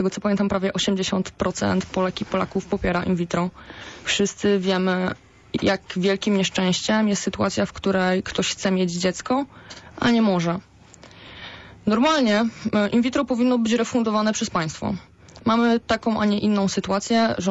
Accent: Poznań, Greater Poland Voivodeship, Poland; ja jestem z Nowego Miasta, gdzie osiedla były projektowane w ten sposób, że tej zieleni jest naprawdę dużo.

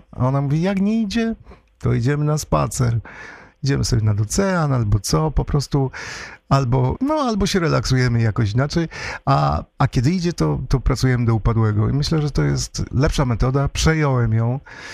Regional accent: Kalisz, Greater Poland Voivodeship, Poland; bo ja też jestem Wielkopolaninem, urodzony i wychowany w Kaliszu

